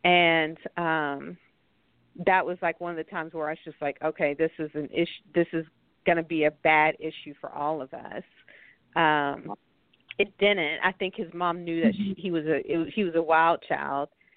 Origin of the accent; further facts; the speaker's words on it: Nashville, Tennessee, United States; growing up, especially here in Nashville, I'm from Nashville, Tennessee